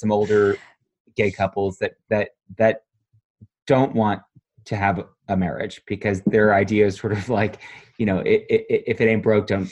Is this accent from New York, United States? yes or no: yes; New York City, New York, United States; And I certainly never, as a New Yorker, dreamed that it was going to be legal in every state.